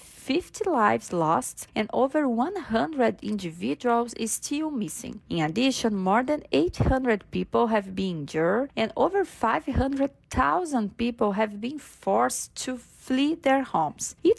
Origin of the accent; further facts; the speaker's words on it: Rio Grande do Sul, Brazil; It is a very sad situation in my home state, Rio Grande do Sul, in the south of Brazil.